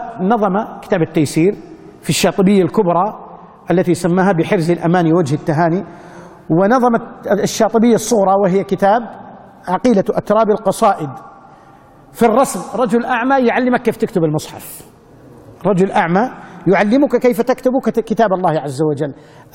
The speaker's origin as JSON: {"language": "Arabic", "region": "Hijaz", "country": "Saudi Arabia", "said": "طفش زي ما يقولوا عندنا في الحجاز، يضيع طفش"}